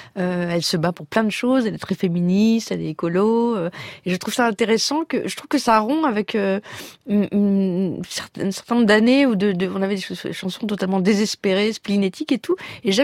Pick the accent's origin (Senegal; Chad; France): France; born there; Je sais que je suis française parce que je suis née par hasard en France, mais rien de plus que ça.